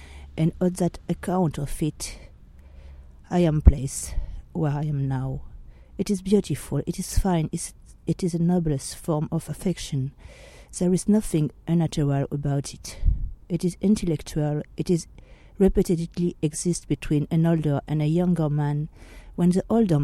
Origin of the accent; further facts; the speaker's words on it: France; accent: French; English is a second language; I hope you love my French accent, Oscar. I'm sorry if it's not very good, but I do my best.